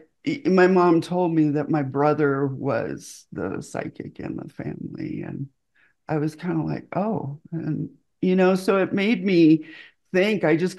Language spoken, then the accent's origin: English; Seattle, Washington, United States; Because I grew up in Seattle, my brother was in the grunge scene.